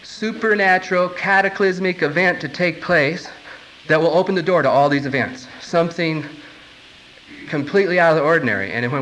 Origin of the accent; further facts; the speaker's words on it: United States; I'm an American living in the United States